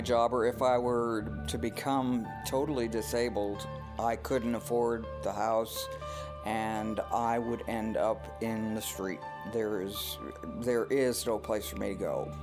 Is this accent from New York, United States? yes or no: yes; New York City, New York, United States; I grew up in New York City.